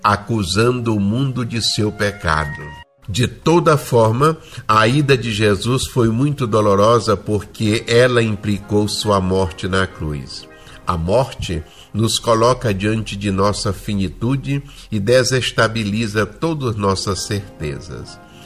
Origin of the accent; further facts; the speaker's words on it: Brazil; Nós, como brasileiros sentimentalistas por natureza, temos ciência disso.